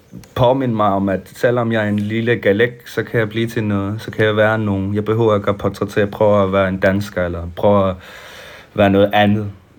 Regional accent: Greenland; Fordi vi er opvokset her i Grønland med, at ikke at vide en skid om os selv.

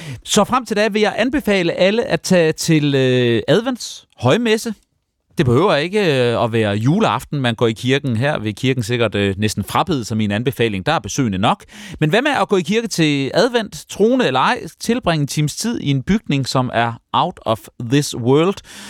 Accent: Aarhus, Central Denmark Region, Denmark; Som gammel aarhusianer og familiært beslægtet til det østjyske landområde

